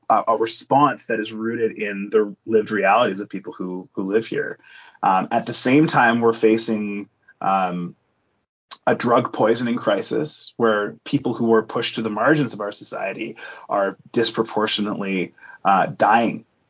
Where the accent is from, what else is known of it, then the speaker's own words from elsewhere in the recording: Vancouver, British Columbia, Canada; born there; also born or lived in Ontario; I was born in Vancouver. I'm one of the few, it turns out. But I moved away. I lived in the suburbs of, like, in the 905 area of Ontario for a number of years, did a couple of degrees out east, and moved back at the end of 2009.